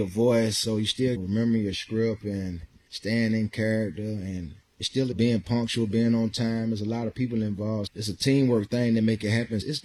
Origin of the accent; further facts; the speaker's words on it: Bessemer, Alabama, United States; I have mixed feelings when I go back to my hometown of Bessemer, Alabama, because it's not a lot of opportunity there